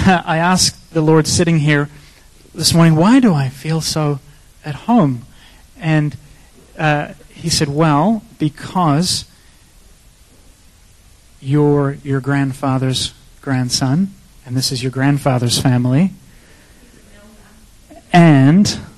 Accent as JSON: {"language": "English", "town": "Toronto", "region": "Ontario", "country": "Canada", "said": "So while I was introduced as being from Toronto, which is very true"}